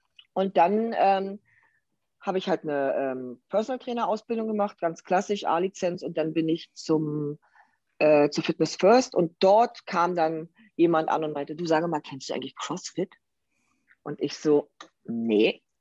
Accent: East Germany, Germany; ich komme ja aus dem Ostteil Deutschlands, ja, aus der DDR.

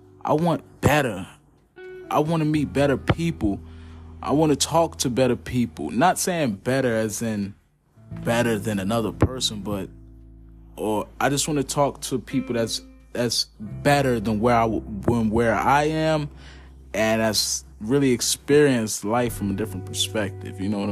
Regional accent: Newark, New Jersey, United States; And I feel like being in my hometown, I just stopped growing at a certain point. So I had to get up and go. So right now, I'm out of Newark, New Jersey.

